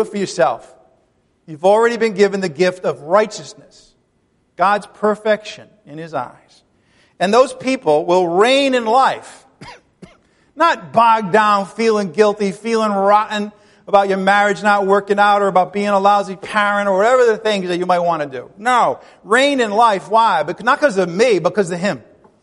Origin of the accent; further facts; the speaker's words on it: Ireland; I'm Irish. I tend to get depressed, and I have OCD.